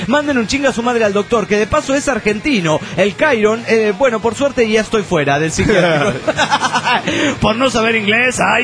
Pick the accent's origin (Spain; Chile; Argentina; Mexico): Mexico; Mexico City; now in New York, United States; como chilango sobreviviente del terremoto del 85